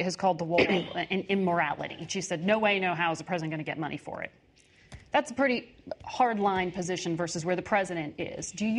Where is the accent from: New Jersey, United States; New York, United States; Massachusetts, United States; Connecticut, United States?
Connecticut, United States; a former National Teacher of the Year from my home state of Connecticut